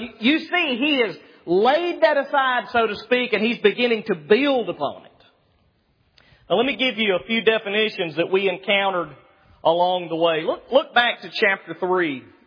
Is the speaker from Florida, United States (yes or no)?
no; Alabama, United States; I'm from Alabama.